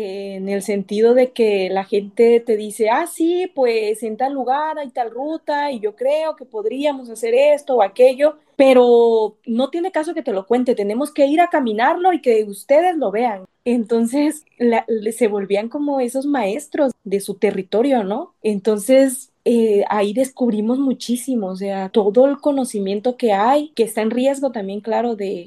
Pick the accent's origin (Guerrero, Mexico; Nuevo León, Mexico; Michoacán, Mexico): Guerrero, Mexico; Yo soy de la Costa Chica del estado de Guerrero, rumbo a Oaxaca.